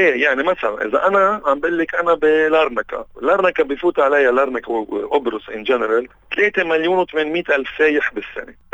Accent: Jounieh, Keserwan-Jbeil, Lebanon; أنا بأكد لك مش لأنه أنا لبناني يما لأنه أنا ابن مدينة جوني

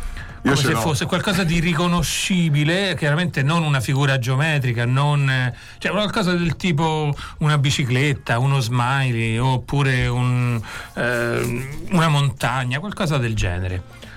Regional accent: Latina, Lazio, Italy; also born or lived in Rome; sono nato a Roma, vissuto a Latina.

